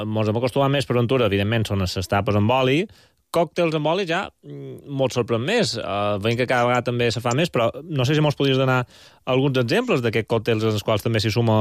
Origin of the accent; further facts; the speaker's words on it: Balearic Islands, Spain; com som els mallorquins i mallorquines